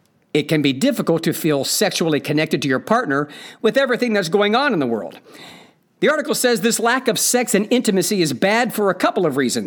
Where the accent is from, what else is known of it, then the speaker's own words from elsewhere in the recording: Ohio, United States; it was written by someone I don't know who lives in Ohio, my home state